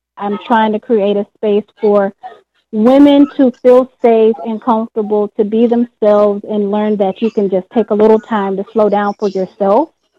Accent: Miami, Florida, United States; now in Fredericksburg, United States; Well, I'm originally from Miami, Florida

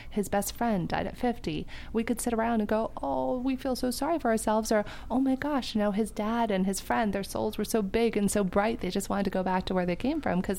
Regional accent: San Diego, California, United States; Yeah, so born and raised in San Diego, the most beautiful place in the world.

